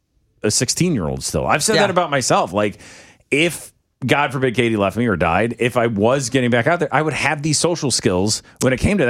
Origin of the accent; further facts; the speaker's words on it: St. Louis, Missouri, United States; Dude, I'm from St. Louis, Steve.